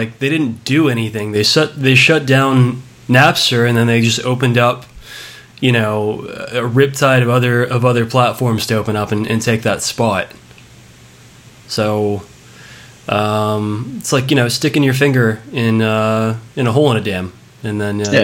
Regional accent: Texas, United States; I grew up near Dallas

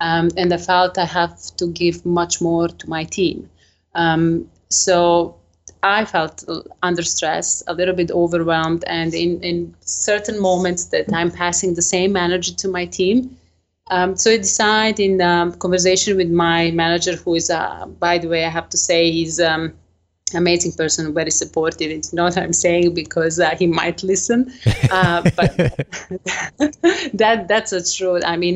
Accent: Serbia; English is a second language; moved away as an adult; now in UAE; I am in UAE, but originally I am from Serbia

